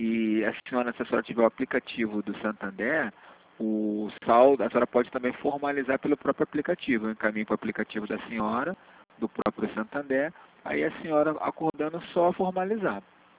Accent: Rio de Janeiro, Brazil; Não, eu sou do Rio de Janeiro.

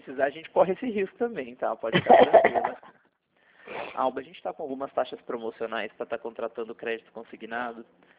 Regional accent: Goiânia, Goiás, Brazil; Nós somos aqui de Goiânia.

